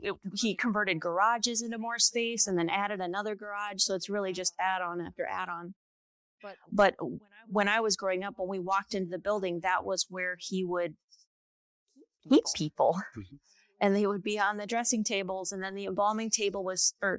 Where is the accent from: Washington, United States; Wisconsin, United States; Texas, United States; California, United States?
Wisconsin, United States; also born or lived in Minnesota; Wisconsin.